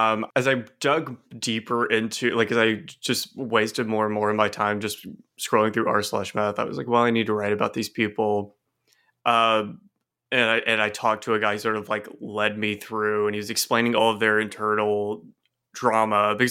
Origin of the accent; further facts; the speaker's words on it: Texas, United States; now in Fort Lauderdale, United States; Yeah, I live in Florida now. I live in Fort Lauderdale, but I grew up in Texas, actually. But it's like really close to Louisiana